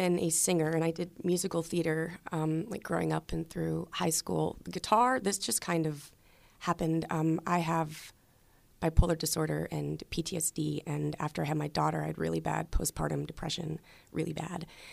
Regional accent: Detroit, Michigan, United States; born there; also born or lived in Cincinnati / Harrisburg / Kansas City; now in Pittsburgh, United States; I moved here in 1996, right before I started high school. I was born in Detroit, and then I moved to Cincinnati, then Harrisburg, then Kansas City, then here in 1996.

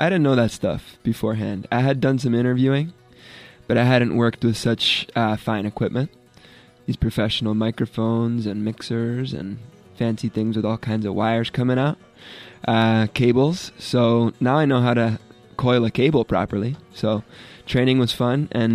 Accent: New York, United States; I'm from Lower Manhattan in New York, New York.

